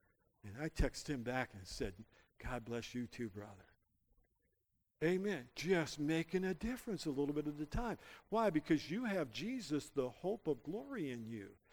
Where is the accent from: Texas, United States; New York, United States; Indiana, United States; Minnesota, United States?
Indiana, United States; Terre Haute; And I said, well, I'm from Terre Haute.